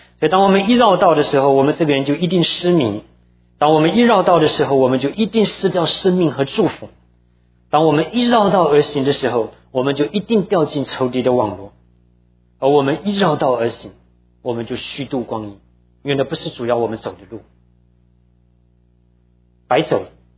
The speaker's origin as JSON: {"language": "Chinese", "country": "Taiwan", "tie": "born or raised there", "lives_now": "United States", "said": "所以我小的时候在台湾长大，我父母亲都当然也在这里啊。"}